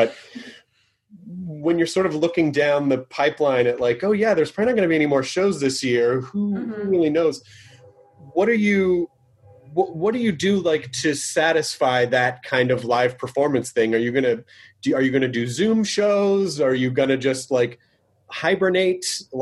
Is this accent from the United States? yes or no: yes; Memphis, Tennessee, United States; I miss Nashville. I grew up in Memphis.